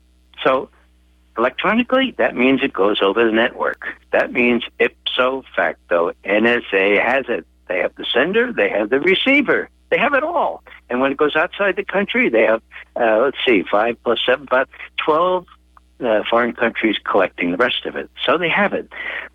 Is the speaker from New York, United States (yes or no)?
yes; Bronx, New York, United States; Dennis, you know I'm from the Bronx